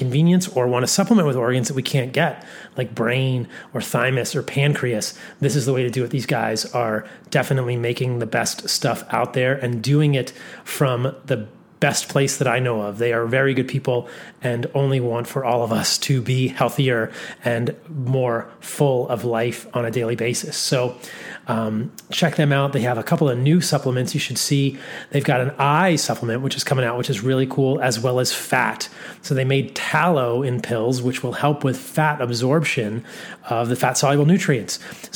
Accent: Virginia, United States; A lot of viewers may know that I grew up in Virginia as an East Coaster, and I'm now in the West

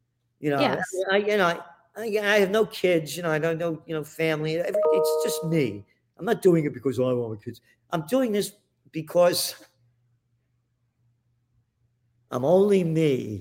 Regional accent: United States; I'm only me because I'm an American.

